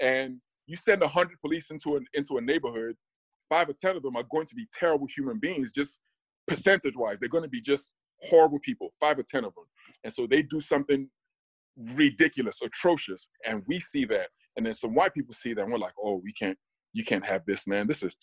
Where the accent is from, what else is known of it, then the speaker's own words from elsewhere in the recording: Nigeria; now in United States; When I was growing up in Nigeria